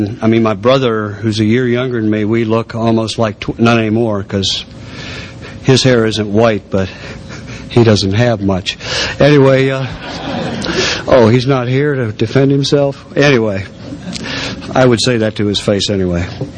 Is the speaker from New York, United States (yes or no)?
yes; Buffalo, New York, United States; born there; I was born in Buffalo, New York, right near Niagara Falls, and my father was, in fact, alcoholic.